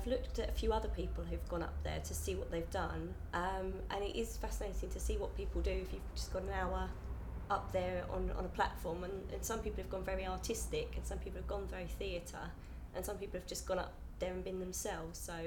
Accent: Eastbourne, South East England, United Kingdom; I'm 31, and I'm from Eastbourne.

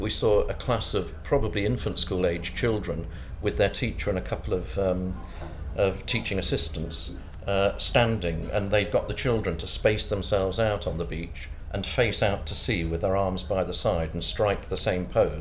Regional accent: Bourne, East Midlands, United Kingdom; I'm 58 years old and I'm from Bourne in South Lincoln.

